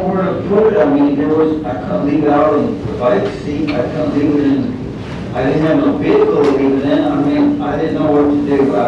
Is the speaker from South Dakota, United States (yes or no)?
yes; South Dakota, United States; I was born in South Dakota, grew up. I was the oldest boy.